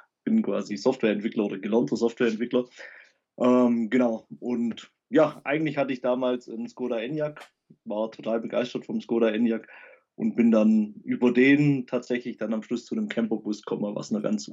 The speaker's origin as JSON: {"language": "German", "region": "Baden-Württemberg", "country": "Germany", "said": "ich komme aus dem Bodenseekreis"}